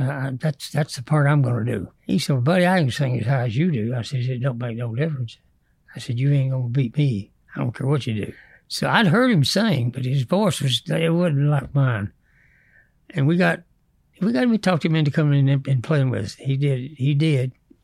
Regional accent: Hyden, Kentucky, United States; It was that old jukebox in my hometown.

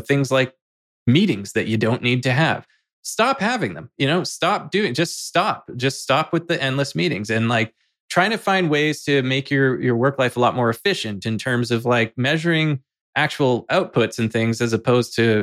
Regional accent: White Rock, British Columbia, Canada; So when I grew up like in the South Surrey White Rock area, and there on the strip in White Rock

